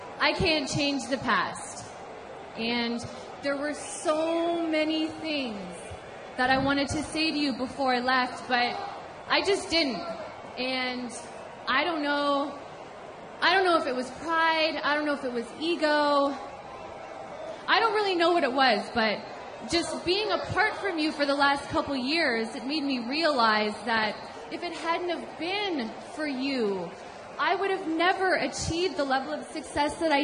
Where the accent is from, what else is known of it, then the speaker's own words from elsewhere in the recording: Canada; As just a young girl growing up in Canada